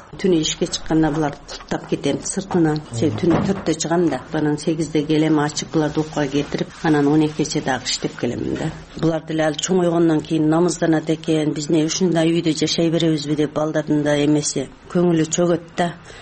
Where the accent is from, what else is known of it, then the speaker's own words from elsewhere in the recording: Tajikistan; now in Osh, Kyrgyzstan; Тажикстандан 89 жылы келгенмин. Ошогойдон ушул жерде жашаймын. 2009 жылы жаранды калдым.